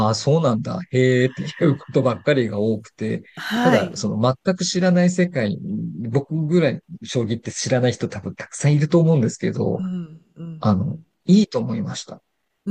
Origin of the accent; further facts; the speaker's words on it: Hachioji, Tokyo, Japan; うちらの実家の地元なので